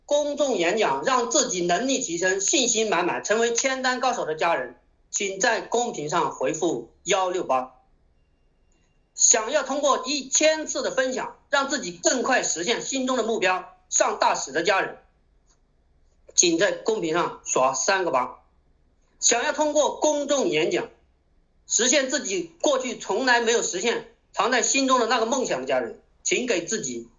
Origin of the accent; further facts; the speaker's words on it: Xinyang, Henan, China; moved away as an adult; now in Hangzhou, China; 来自美丽的大别山军区河南信阳，在杭州工作5年多的时间。我非常热爱我的故乡信阳和我的第二故乡美丽的大城市杭州。